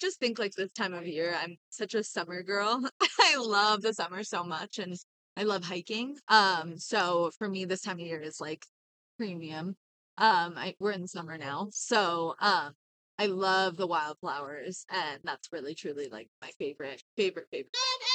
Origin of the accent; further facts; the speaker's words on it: Hawaii, United States; I grew up in Hawaii originally, and I was having a really hard time with like not being able to swim.